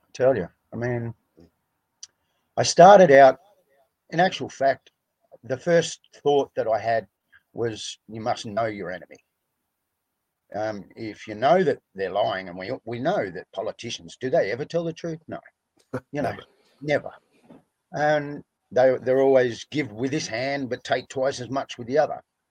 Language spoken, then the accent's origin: English; Western Australia, Australia; I was 17, and I was sitting on the ocean where I grew up in Western Australia, beach kid